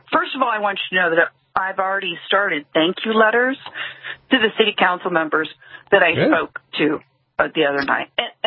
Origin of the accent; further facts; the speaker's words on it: California, United States; I feel empowered as a Californian, as an American, as an American Indian.